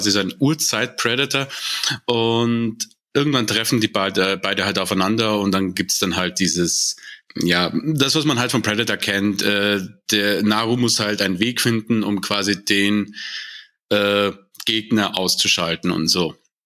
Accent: Munich, Bavaria, Germany; born there; Also geboren bin ich 1986 in München

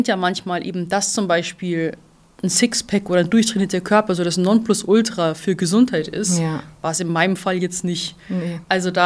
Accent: Rosenheim, Bavaria, Germany; now in Berlin, Germany; Berlin ist schon schwieriger als Rosenheim, wo ich herkomme.

